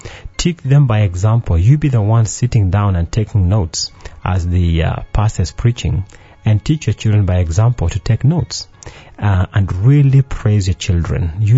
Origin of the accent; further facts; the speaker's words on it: Western Kenya, Kenya; I remember growing up in Western Kenya, and the girls that I grew up